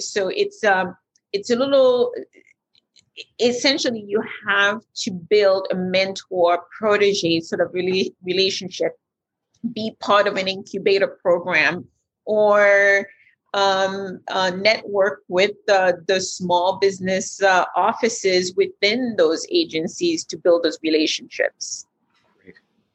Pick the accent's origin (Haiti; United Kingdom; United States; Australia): Haiti; English is a second language; moved away as an adult; I had all the intentions in the world of going back to Haiti. I didn't speak English when I came in.